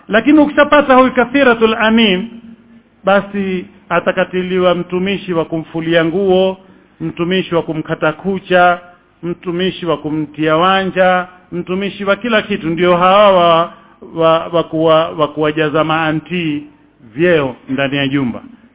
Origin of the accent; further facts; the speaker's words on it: Mombasa, Mombasa County, Kenya; Utaona kama kule kwetu Mombasa matatizo.